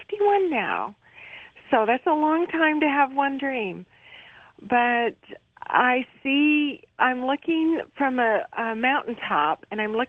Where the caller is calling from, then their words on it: Boise, Idaho, United States; I'm from Boise, Idaho.